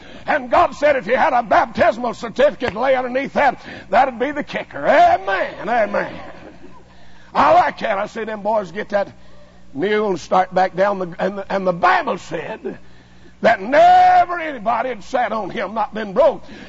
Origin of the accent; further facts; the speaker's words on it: Kentucky, United States; Said, well, I got my driver's license. I said, I'm from Kentucky.